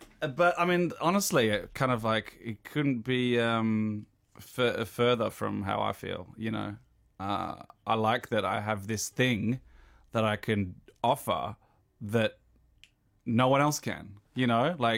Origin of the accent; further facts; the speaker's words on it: Australia; I was like, maybe this is going easy because I'm Australian.